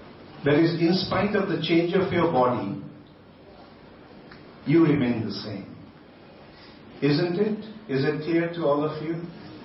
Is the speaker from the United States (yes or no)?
no; India; I've been born and brought up in India.